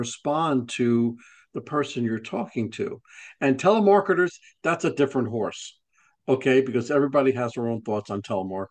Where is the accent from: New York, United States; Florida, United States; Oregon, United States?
New York, United States; now in Georgia, United States; I come from New York, okay?